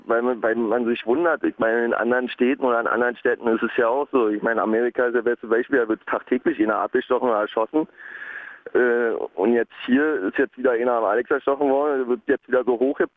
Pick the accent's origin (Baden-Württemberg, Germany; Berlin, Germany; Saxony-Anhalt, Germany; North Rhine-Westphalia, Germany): Berlin, Germany; also ich bin ja auch Berliner